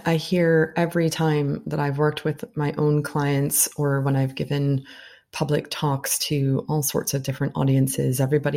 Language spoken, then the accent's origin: English; United States; because I'm from the United States and Vietnam was an important conflict in my country's history.